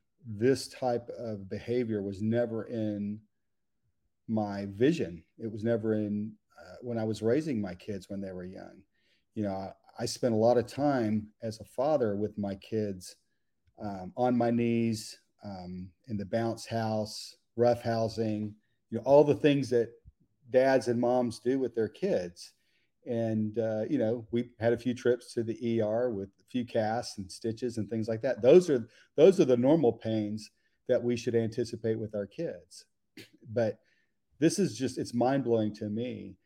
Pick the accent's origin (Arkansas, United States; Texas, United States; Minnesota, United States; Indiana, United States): Texas, United States; We grew up together in Texas, and he went into the Marines.